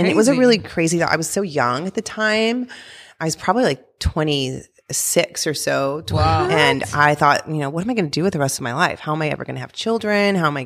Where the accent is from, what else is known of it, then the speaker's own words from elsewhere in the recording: Texas, United States; now in California, United States; And I didn't realize growing up in Texas that what we identified as as Mexican food in Texas is actually completely different from what people think of as Mexican food here in California.